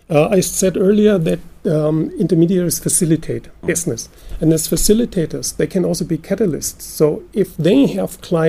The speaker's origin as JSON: {"language": "English", "country": "Germany", "second_language": "English", "said": "By the way, since we're from Germany, when you look at the German laws"}